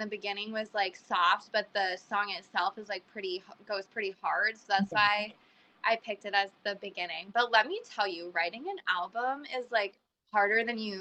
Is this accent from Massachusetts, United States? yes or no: yes; Massachusetts, United States; I have some friends from the festival scene because I'm from Massachusetts and my band is from New Hampshire